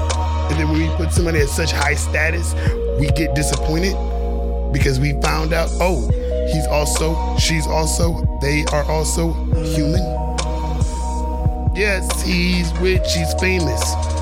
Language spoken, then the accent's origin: English; San Antonio, Texas, United States; I'm from San Antonio, Texas. I'm spiritual and religious.